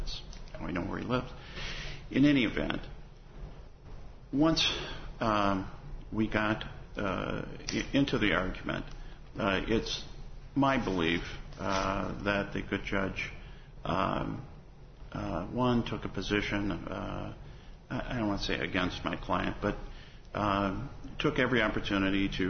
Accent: Rockford, Illinois, United States; I'm from Rockford, and I've been before the Court a number of times

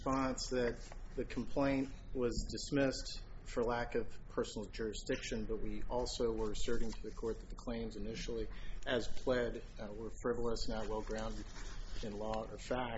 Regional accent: Virginia, United States; I thought we'd be in Virginia now and mm-hmm. in my home state litigating the case on the merits

